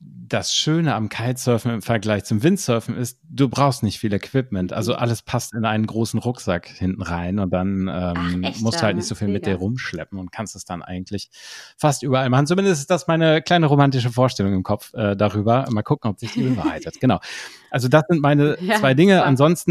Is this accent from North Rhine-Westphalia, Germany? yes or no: yes; North Rhine-Westphalia, Germany; Ich als Westfale kannte das Wort tatsächlich vorher gar nicht.